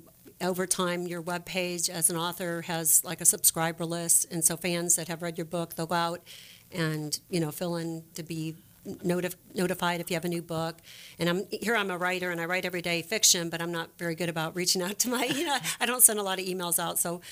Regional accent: Chicago, Illinois, United States; born there; I wasn't born in Texas. I was born in Chicago, but I lived there for 30 years.

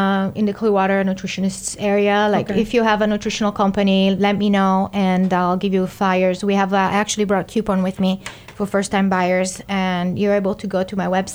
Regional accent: Italy; English is a second language; now in United States

